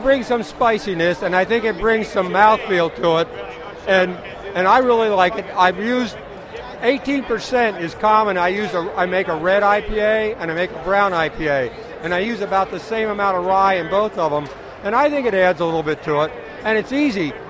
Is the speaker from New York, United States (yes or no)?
yes; Endicott, New York, United States; We're from Endicott, New York. We're brewers in the Endicott region.